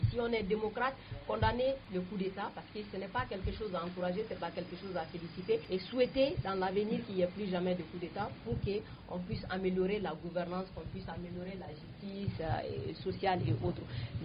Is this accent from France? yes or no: no; Mali; nous sommes des Maliens